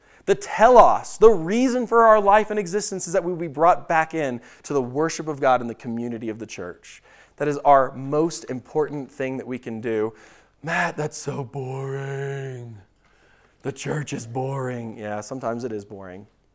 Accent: London, United Kingdom; born there; also born or lived in Houston, United States; I was born in London and had got residency, and so I got a British passport when I was living in Houston, Texas, when I was 16 years old.

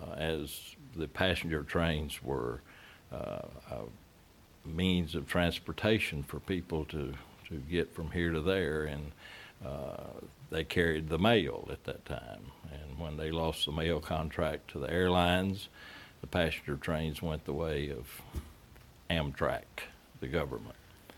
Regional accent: Longview, Texas, United States; Well, I was born in Longview in 1940 on the south side on Jones Street. My parents were both natives of this area

